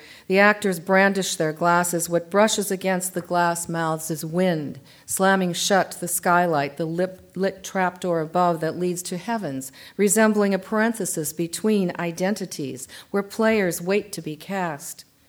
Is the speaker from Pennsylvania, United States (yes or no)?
no; St. Paul, Minnesota, United States; born there; I was born in St. Paul, Minnesota, and if you know about the Twin Cities there, the Mississippi River flows between.